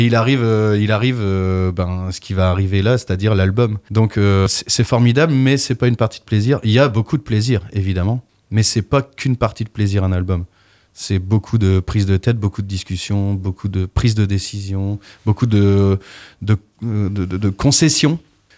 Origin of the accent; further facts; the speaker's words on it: Hauts-de-France, France; now in Brittany, France; Moi, je suis ch'ti à la base et je suis arrivé en Bretagne il y a un peu plus de 18 ans.